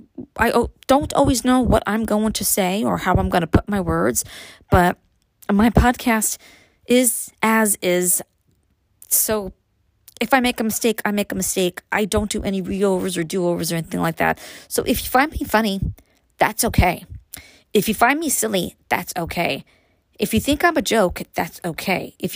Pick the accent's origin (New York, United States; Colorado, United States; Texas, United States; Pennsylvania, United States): New York, United States; Brooklyn; Lots of actresses come from Brooklyn. I come from Brooklyn.